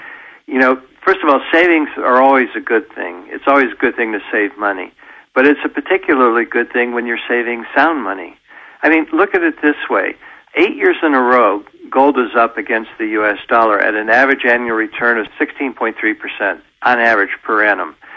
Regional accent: United States; I remember as a kid in the 1950s growing up in the States

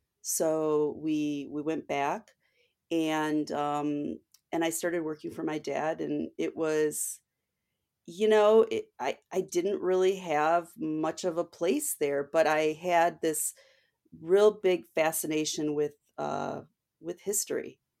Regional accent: Joliet, Illinois, United States; I mean, we come from Joliet, Illinois, which is not, a very sophisticated big city or anything like that.

